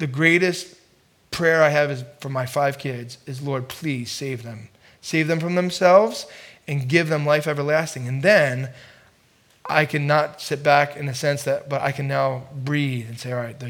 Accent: New Jersey, United States; We grew up together in New Jersey, a block and a half away from each other. Isn't that ironic that he and I are now 600 some miles north?

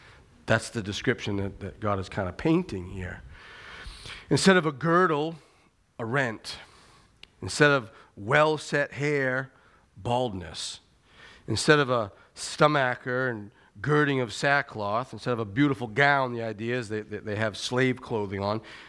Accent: Hudson, Maine, United States; At least where I grew up in Hudson, Maine, you know, Bradford, Maine.

